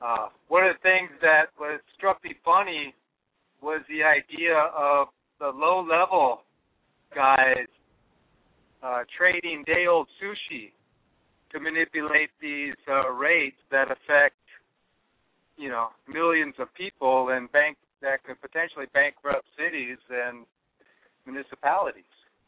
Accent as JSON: {"language": "English", "town": "Paulsville", "region": "Washington", "country": "United States", "said": "I'm from Paulsville, Washington."}